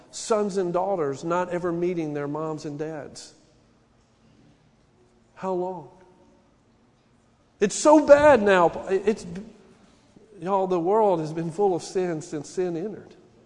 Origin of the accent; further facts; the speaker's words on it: Texas, United States; I can only show you my perspective as an American because that's what I am. I'm here in Texas.